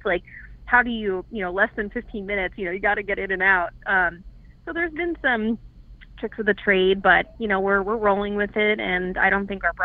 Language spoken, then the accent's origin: English; Minnesota, United States; You know, I am from Minnesota. I live near my parents